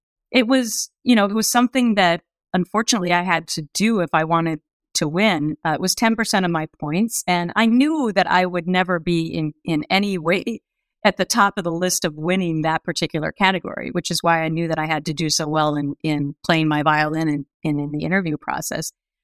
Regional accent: Minnesota, United States; Mom, I'm from Minnesota. That is not really a pageant state.

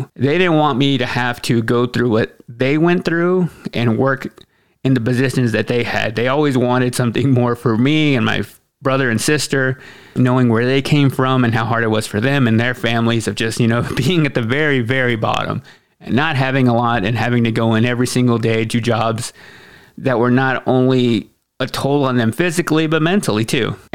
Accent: Waxahachie, Texas, United States; now in Nashville, United States; Like on the day I was driving, leaving Texas to come to Nashville, I made a stop in my hometown Waxahachie to go to her wake.

